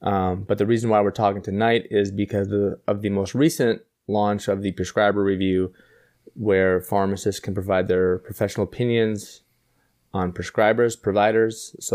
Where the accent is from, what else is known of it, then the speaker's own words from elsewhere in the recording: Minnesota, United States; And plus, I am from Minnesota, so I am a Vikings fan.